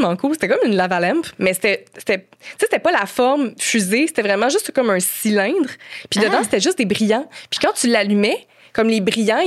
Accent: Quebec City, Quebec, Canada; Tu sais, je venais de Québec, je montais à Montréal

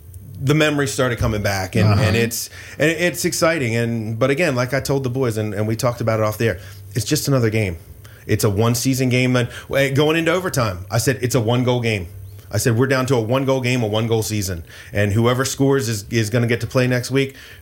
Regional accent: Ocean City, Maryland, United States; And even being a lifelong, like growing up in Ocean City, when you get to like Chick-fil-A going in over Route 50 and you put the windows down

